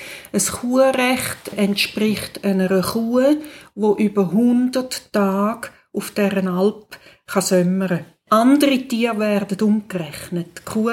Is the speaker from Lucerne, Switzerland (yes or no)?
no; Zurich, Switzerland; im Vergleich zum Zürich-Unterland, wo ich herkomme